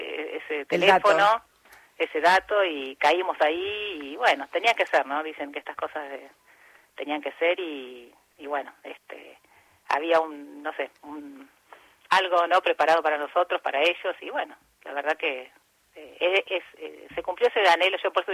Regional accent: Florencio Varela, Buenos Aires Province, Argentina; Soy de Varela, nací en Varela

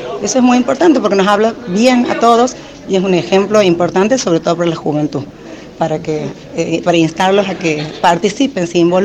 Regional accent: La Banda, Santiago del Estero, Argentina; la ciudad de La Banda, que es mi ciudad natal, donde he nacido, he vivido, me he criado y voy a morir siendo de bandeña.

